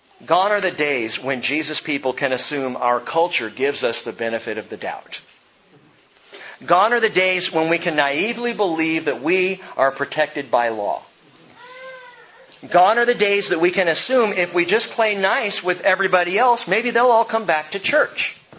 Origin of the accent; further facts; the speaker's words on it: California, United States; We grew up in Southern California. You go to the zoo to see this kind of thing.